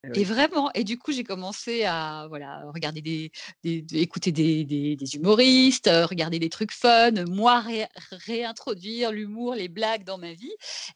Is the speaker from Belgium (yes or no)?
yes; Belgium; je ne sais pas si c'est parce que je viens de Belgique, mais vivre sans humour, pour moi, ce n'est pas possible